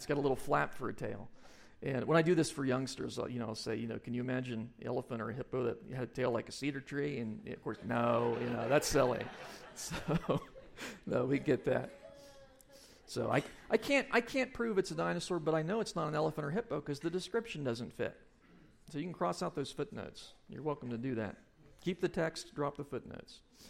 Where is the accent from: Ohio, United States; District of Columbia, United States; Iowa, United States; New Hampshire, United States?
Ohio, United States; I grew up in Ohio, and we had fireflies.